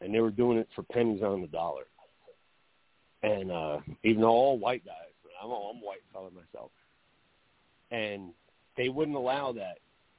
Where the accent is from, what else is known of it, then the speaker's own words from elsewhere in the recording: Irvington, New Jersey, United States; I grew up in Irvington, New Jersey, which is, I'm going to say probably the third worst city in New Jersey.